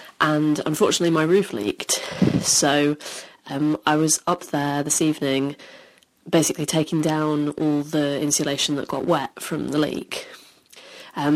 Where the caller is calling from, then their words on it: United Kingdom; Hi, Jordan, Jesse, and guest. … from the UK.